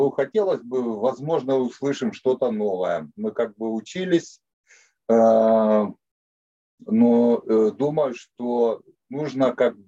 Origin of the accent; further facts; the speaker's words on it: Ukraine; moved away as an adult; это мы приехали с Украины, были капелланами в украинской армии